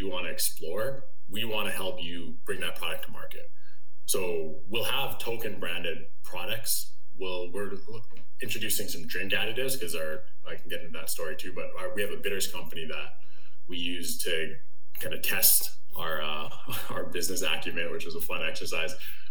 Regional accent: Edmonton, Alberta, Canada; I grew up in Edmonton, Alberta. My dad's from Dominica in the Caribbean. My mom's from like a farm out here, so I had a fun upbringing of like the island and the farm life. And then born and raised in Edmonton

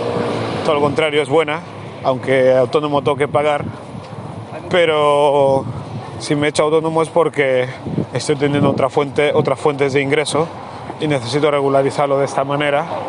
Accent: Barcelona, Catalonia, Spain; los donuts que comía yo cuando era pequeño aquí en Sants

